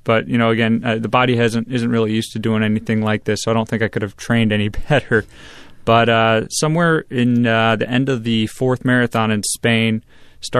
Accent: Grand Ledge, Michigan, United States; Well, growing up in Grand Ledge, you get the Michigan weather.

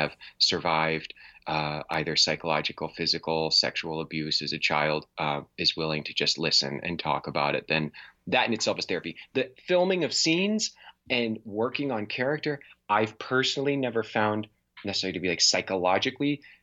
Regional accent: Midwest, United States; that is one of the harder things that I found about growing up in the Midwest.

